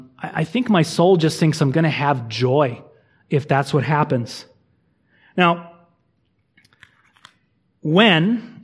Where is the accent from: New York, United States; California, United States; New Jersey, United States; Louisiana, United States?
California, United States; even though you're from Texas, I'm from California.